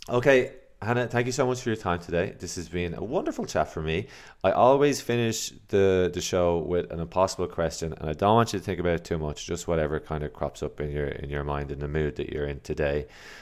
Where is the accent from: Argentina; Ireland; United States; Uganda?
Ireland; now in Toronto, Canada; I'm Irish, so when I moved to Canada and started going to shows, when I moved to Toronto, started going to shows